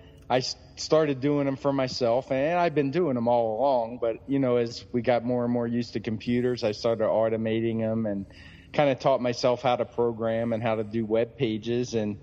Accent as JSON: {"language": "English", "town": "Baltimore", "region": "Maryland", "country": "United States", "tie": "born or raised there", "said": "Nothing against Pimlico, which was my hometown track, but it was just so much cleaner, nicer."}